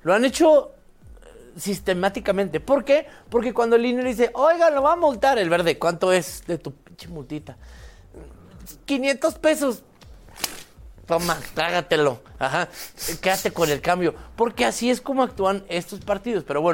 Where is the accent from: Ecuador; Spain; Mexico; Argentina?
Mexico; somos mexicanos, no la vamos a implementar adecuadamente